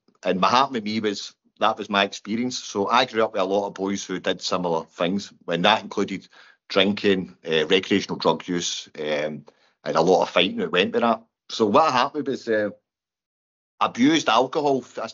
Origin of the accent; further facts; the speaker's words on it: Cumbernauld, Scotland, United Kingdom; I'm from Cumbernauld. I stay in a place then called Abraham Hill.